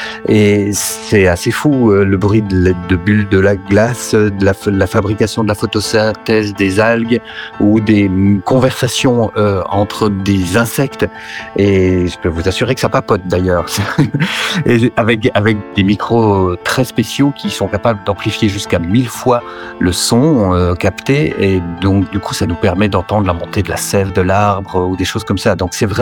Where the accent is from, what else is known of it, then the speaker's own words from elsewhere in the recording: Boncourt, Jura, Switzerland; étant un enfant de Hal et puis ayant vécu aussi grande partie de mon enfance à Boncourt